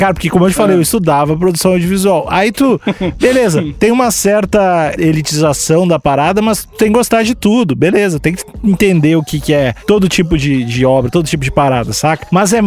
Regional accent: Rio do Sul, Santa Catarina, Brazil; accent: Rio do Sul; tá vindo até meu sotaque mais do Rio do Sul também.

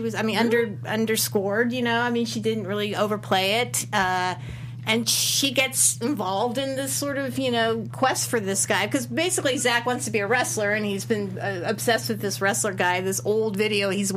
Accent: Florida, United States; it kind of reminded me of home. I'm from Florida.

